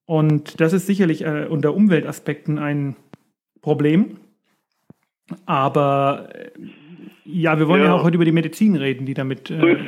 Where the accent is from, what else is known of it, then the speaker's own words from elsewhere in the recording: Erlangen, Bavaria, Germany; ich komme aus Erlangen, ne? Und Erlangen ist eine, nennen wir es mal, sehr fahrradaffine Stadt.